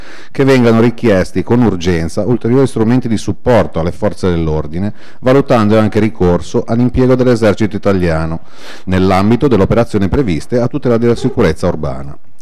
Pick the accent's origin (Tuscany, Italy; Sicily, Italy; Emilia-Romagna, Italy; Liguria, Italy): Liguria, Italy; Genoa; come padre, come cittadino e come genovese che non riconosce più la nostra città